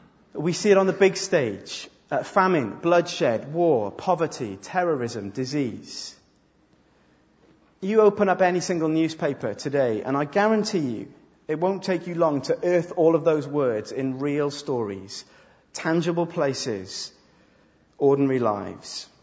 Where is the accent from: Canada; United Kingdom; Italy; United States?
United Kingdom; Wales; I'm Welsh and daffodils are kind of our national flower